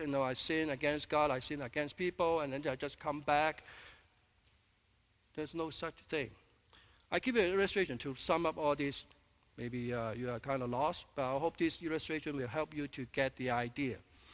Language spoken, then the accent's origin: English; Canada; So we still live like a Chinese, but I'm a Canadian.